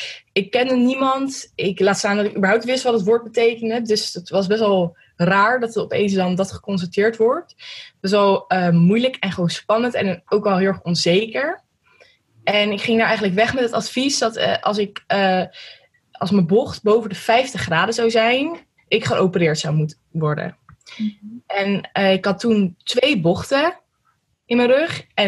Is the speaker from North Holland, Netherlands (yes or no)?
no; Gouda, South Holland, Netherlands; ik ben 18 jaar en ik kom uit Gouda.